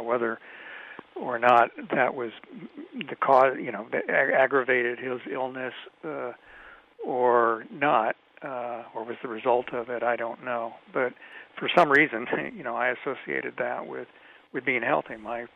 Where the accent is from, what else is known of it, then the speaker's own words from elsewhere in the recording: Kansas City, United States; I grew up outside of Kansas City at the suburban edge of Kansas City.